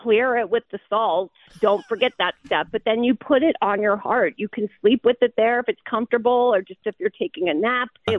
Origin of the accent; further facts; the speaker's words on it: Brockport, New York, United States; Brockport, born and bred.